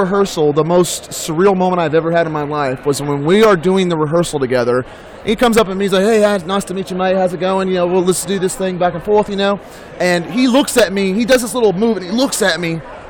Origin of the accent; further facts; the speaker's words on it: Texas, United States; and I'm from Texas, and so I was always in the woods all the time.